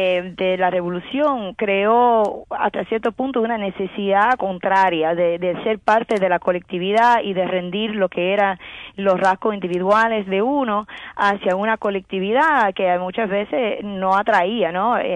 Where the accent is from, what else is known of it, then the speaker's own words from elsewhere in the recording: Kansas, United States; also born or lived in New York; Yo nací en Nueva York. y mis padres se mudan de ahí a Kansas porque mi papá es de un lugar muy rural en Pinar del Río y él quiso ser médico rural.